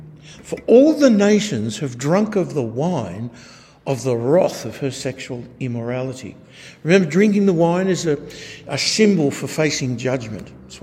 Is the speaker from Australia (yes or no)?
yes; Australia; it still boggles my mind as an Aussie, seeing three nations that don't like each other, all in close proximity.